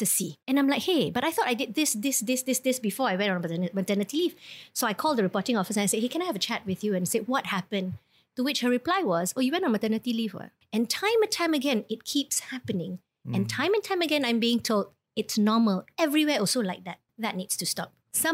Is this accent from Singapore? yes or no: yes; Singapore; born there; Well, I was born in Singapore.